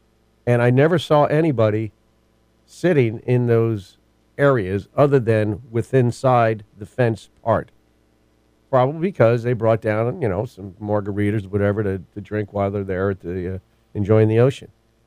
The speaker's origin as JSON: {"language": "English", "region": "Kentucky", "country": "United States", "lives_now": "California, United States", "said": "When I came out from Kentucky, one of the things I missed about, the only thing that I didn't like about Kentucky is it didn't have an ocean"}